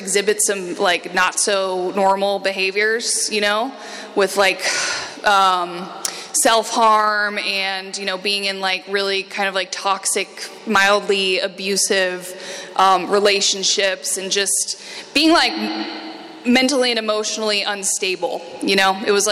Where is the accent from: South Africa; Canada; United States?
United States; Midwest; I come from a pretty normal family. I'm from the Midwest. I'm the oldest of three kids.